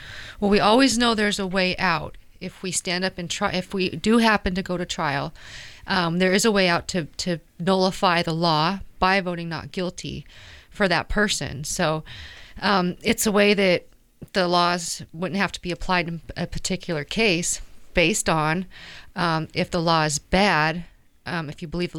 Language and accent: English; Kent, Washington, United States; I'm from Kent, Washington, and I'm just really excited to be in Portland today